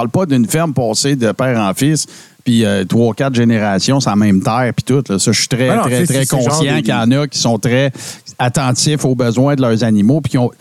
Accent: Quebec, Canada; Je viens du Témiscamingue, les amis

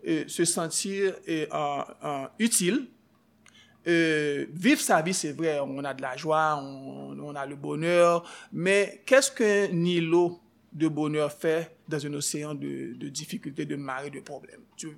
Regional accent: Haiti; Oh, oui, je suis haïtien.

